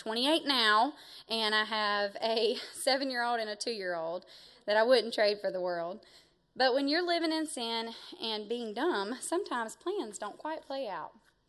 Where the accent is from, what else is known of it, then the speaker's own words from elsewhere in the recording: Athens, Georgia, United States; hey, we're both from Georgia. But he lived in Douglasville and I was in Athens, so it was about a two-hour drive.